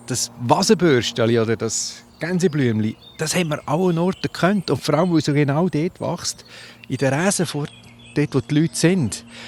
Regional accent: Lucerne, Switzerland; Oder ich bin aufgewachsen im Luzerner Hinterland.

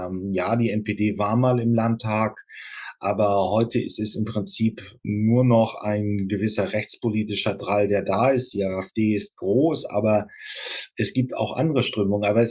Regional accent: Northern Germany, Germany; Ich komme aus Norddeutschland.

